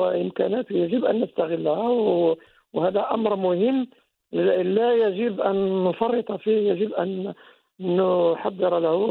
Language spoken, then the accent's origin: Arabic; Morocco; لنحضر أنفسنا كمغاربة